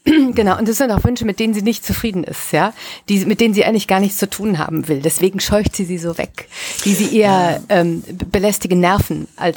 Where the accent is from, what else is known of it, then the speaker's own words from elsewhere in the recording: Rhineland, Germany; Um es mal als Rheinländerin zu sagen, ja?